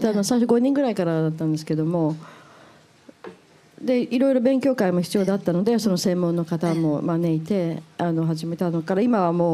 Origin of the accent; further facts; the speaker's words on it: Tokyo, Japan; 私もまあ東京で生まれて育ってるんであれなんですけど